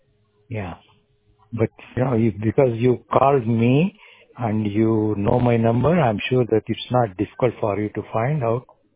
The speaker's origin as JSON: {"language": "English", "country": "India", "second_language": "English", "said": "you can put me as Asian because I'm from India. It belongs to Asia."}